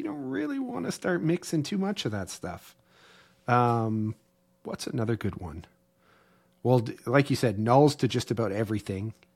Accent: Canada; Don't shoot me. I'm Canadian.

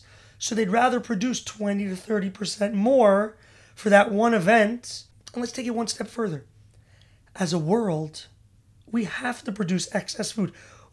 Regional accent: New York, United States; And I grew up in New York.

